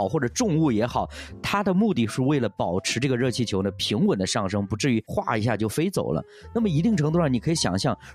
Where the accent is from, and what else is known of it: China